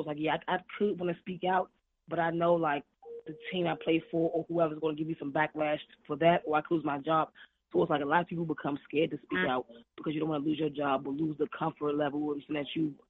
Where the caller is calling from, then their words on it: Maryland, United States; I'm calling from Maryland.